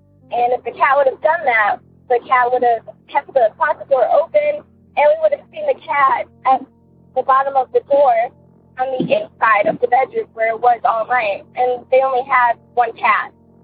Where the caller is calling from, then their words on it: Ohio, United States; I'm from Ohio.